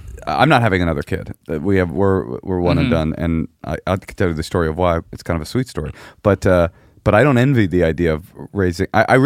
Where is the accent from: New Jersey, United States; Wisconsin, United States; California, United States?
California, United States; Oakland; But then again, I grew up in Oakland, so things were a little bit more maybe progressive in the school system